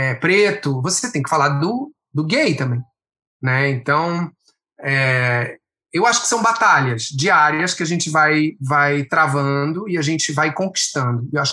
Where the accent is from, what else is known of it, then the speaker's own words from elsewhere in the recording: Rio de Janeiro, Brazil; venho da Vila da Penha, não tinha ninguém nesse meio como referência na minha família.